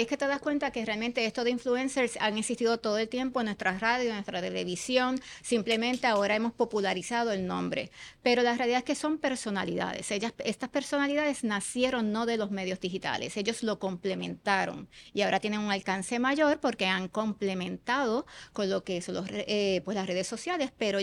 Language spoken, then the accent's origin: Spanish; Puerto Rico; Y obviamente como siendo pues puertorriqueña al fin, sale el patriota de uno y tú quieres exaltar la belleza de tu país, tu cultura, etcétera.